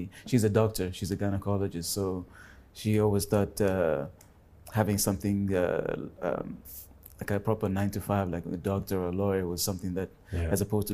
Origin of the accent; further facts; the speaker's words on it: Dubai, United Arab Emirates; Childhood was growing up in Dubai when Sheikh Zayed was two lanes each side. Simple life.